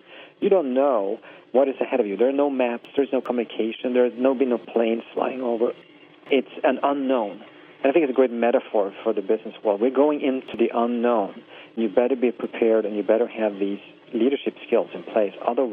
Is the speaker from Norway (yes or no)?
yes; Norway; Of course, when I grew up in Norway, we knew about